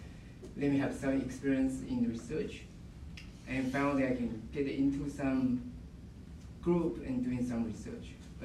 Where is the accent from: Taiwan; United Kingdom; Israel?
Taiwan; now in United States; My background is I'm immigrated from Taiwan